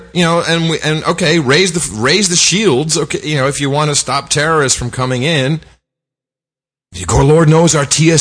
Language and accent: English; United States; I'm an American. I just can't help myself.